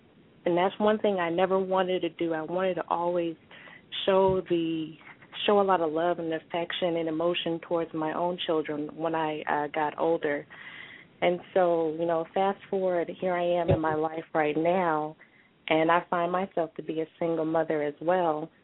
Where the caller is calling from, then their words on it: Nashville, Tennessee, United States; Yeah, I'm calling from Nashville.